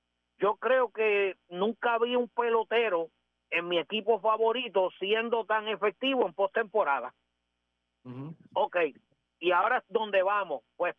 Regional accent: Puerto Rico; como puertorriqueño

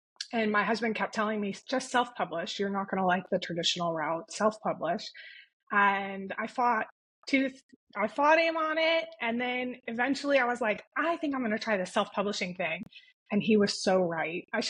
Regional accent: Texas, United States; moved away as an adult; now in Greece; I was born and raised in Texas, right outside of Houston, and I went to Sam Houston State University, which is in Huntsville, not very far, also a small town.

